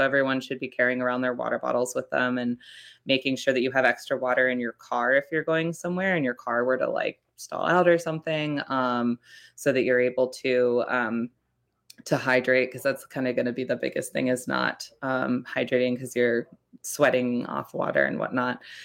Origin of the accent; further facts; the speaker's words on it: Virginia, United States; Right. Well, I grew up in Virginia.